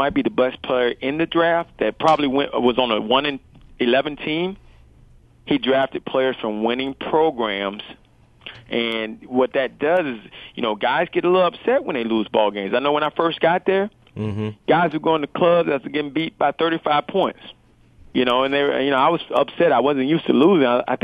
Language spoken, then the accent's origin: English; Ocala, Florida, United States; And I grew up in Ocala, Gainesville, and I didn't like the Dolphins.